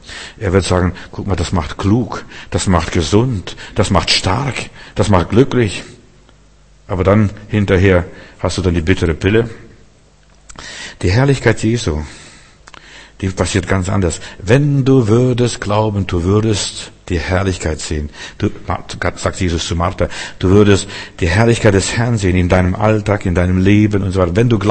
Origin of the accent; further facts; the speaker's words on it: Stuttgart, Baden-Württemberg, Germany; Also ich bin Stuttgarter und ich wohne hier schon seit Jahren.